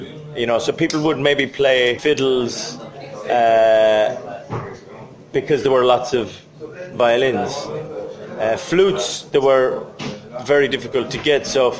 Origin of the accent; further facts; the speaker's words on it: England, United Kingdom; born there; I mean, I was born in England. I learned my Irish music in England.